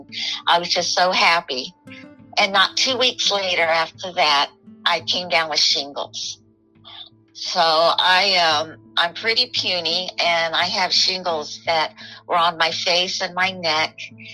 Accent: Miami, Florida, United States; born there; I was born in Miami.

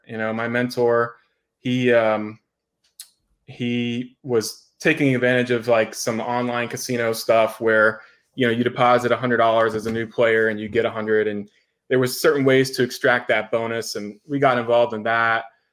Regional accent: Florida, United States; also born or lived in Las Vegas, United States; So I moved out to Las Vegas for 6.5 years and moved back to Florida. This is my home state. I was born here.

